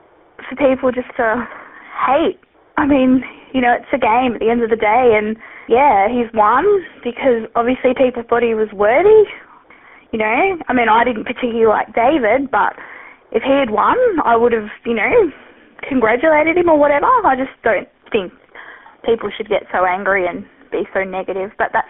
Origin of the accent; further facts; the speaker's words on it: Melbourne, Victoria, Australia; I'm from Melbourne and I thought it'd be nice to see a female winner